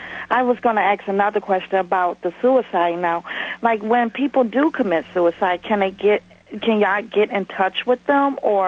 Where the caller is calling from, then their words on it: New York, United States; I'm calling from New York